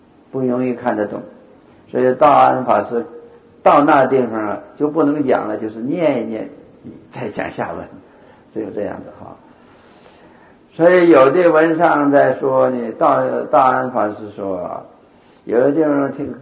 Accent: China; 就是契合我们中国人的胃口

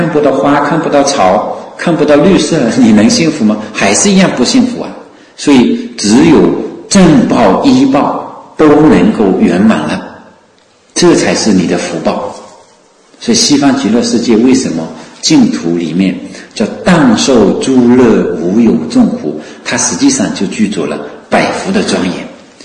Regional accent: Wenzhou, Zhejiang, China; 我不知道我们农村里面以前有我们温州话有一句土话说撇句罗嗦歪

